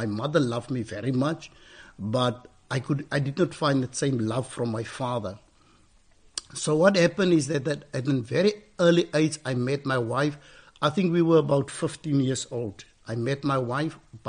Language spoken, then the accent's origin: English; George, Western Cape, South Africa; Really, it's a beautiful town. I was born in George. I grew up.